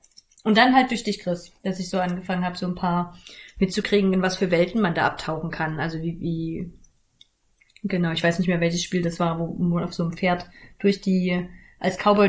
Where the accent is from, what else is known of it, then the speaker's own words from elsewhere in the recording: East Germany, Germany; ich bin in der DDR groß geworden, so zumindest die ersten 8 Jahre